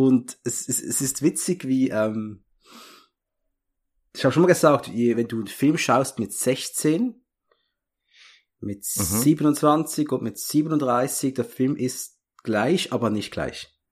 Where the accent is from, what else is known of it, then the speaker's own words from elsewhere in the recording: Switzerland; weil ich bin Schweizer.